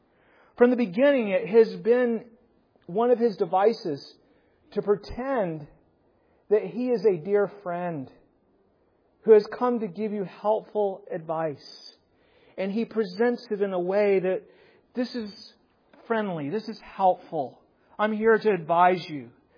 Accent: Timberley, Nova Scotia, Canada; also born or lived in Halifax; Like if I'm talking to someone out in British Columbia, I'll tell them I'm from Halifax. If I'm talking to someone around here, I'll tell them I'm from Timberley.

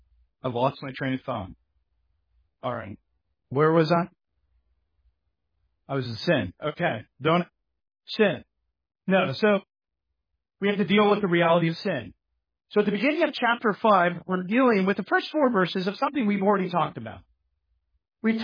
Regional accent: Pottstown, Pennsylvania, United States; I actually want to specifically speak about my hometown

